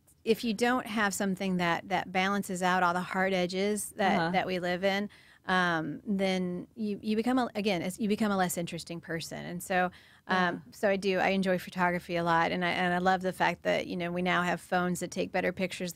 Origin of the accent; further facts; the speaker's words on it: Nebraska, United States; also born or lived in Texas; So I lived in the Midwest growing up. I grew up in Nebraska.